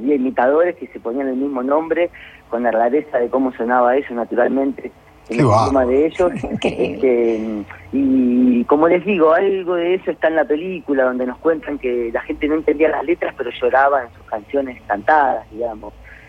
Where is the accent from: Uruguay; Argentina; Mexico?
Argentina; Bahía Blanca, Buenos Aires Province; nosotros somos de Bahía Blanca y mi familia del Coronel Dorrego, pueblo pequeño del sur de la provincia de Buenos Aires